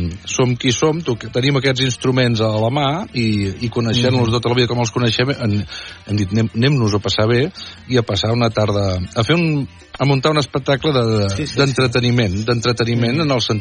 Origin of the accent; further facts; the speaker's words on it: Catalonia, Spain; accent: between Barcelona and Lleida; jo tinc un accent entremig de Barcelona i Lleida, diguéssim, tampoc és de Lleida